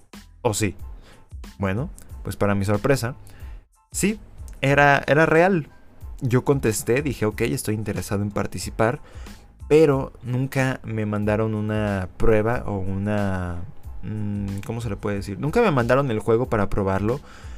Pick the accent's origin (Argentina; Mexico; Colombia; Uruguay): Mexico; el siguiente Forza Horizon sea en mi país natal